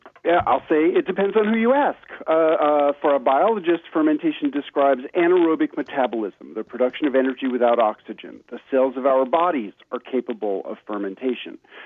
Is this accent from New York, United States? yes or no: yes; New York City, New York, United States; as a kid growing up in New York City, the grandson of immigrants from Eastern Europe